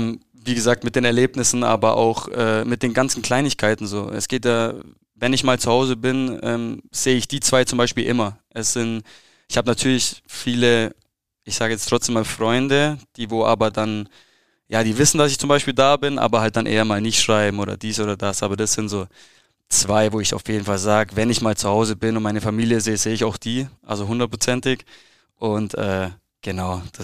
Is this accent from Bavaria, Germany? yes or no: yes; Ried, Bavaria, Germany; also born or lived in Friedberg; geboren in Friedberg, absolut auf dem Land aufgewachsen, beim SV Ried angefangen zum Fußballspielen, da auch gewohnt in Ried, noch weiter rausgezogen nach Zillenberg. Damals, boah, da gab es mehr Kühe als Einwohner.